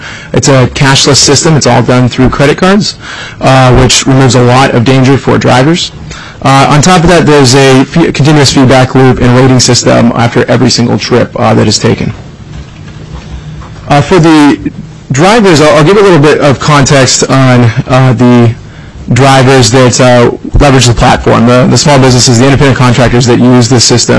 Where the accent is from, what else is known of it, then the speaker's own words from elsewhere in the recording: Seattle, Washington, United States; I'm not from San Francisco. Not all of us are Californians. But out of Seattle, actually.